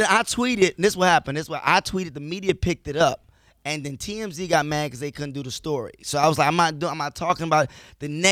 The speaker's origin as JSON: {"language": "English", "town": "Detroit", "region": "Michigan", "country": "United States", "said": "I'm from Detroit, man. They were scared when the government shut down. I was like, we've been shut down. I was like, I'm from a tough city, so I'm good, man."}